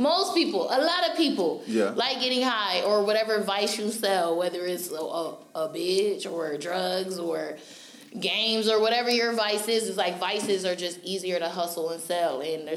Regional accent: Rochester, New York, United States; Pie. Rochester, New York.

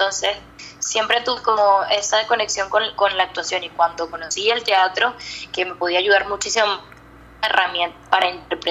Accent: Venezuela; now in Chile; hola, yo soy actriz venezolana, estoy haciendo un trabajo en Chile

